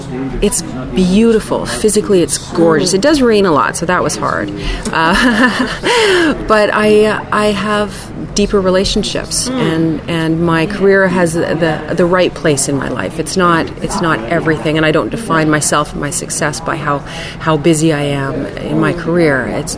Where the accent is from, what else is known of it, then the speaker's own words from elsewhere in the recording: Canada; also born or lived in United States; I very much identify as a Canadian person. Even though I actually lived half my life in the States, half my life as a child, half my life as an adult, but I love the fact that I am Canadian.